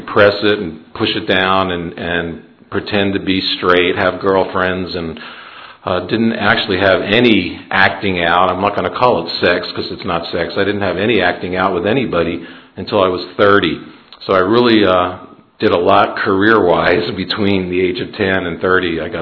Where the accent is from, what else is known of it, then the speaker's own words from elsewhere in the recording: Atlanta, Georgia, United States; from Atlanta.